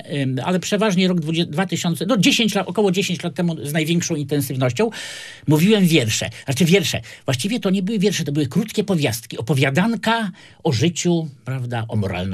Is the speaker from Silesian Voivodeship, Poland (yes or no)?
yes; Bytom, Silesian Voivodeship, Poland; urodziłem się w Bytomiu, to krasnale niemieckie po prostu.